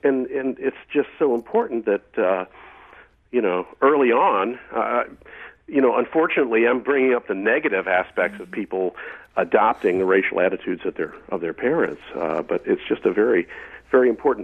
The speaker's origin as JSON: {"language": "English", "town": "Ferguson", "region": "Missouri", "country": "United States", "tie": "born or raised there", "said": "Well, I'll be 60 on my next birthday, and I grew up in Ferguson, Missouri, and in a grade school that was essentially all white."}